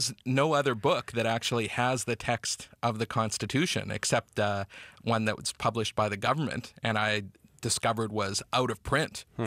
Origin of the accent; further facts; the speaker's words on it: Canada; we take for granted the rights and freedoms that we enjoy as Canadian citizens.